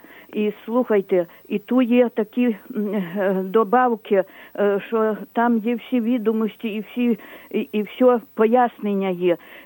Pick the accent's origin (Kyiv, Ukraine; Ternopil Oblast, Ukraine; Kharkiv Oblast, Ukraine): Ternopil Oblast, Ukraine; мені вже 84 роки, я з Тернопільщини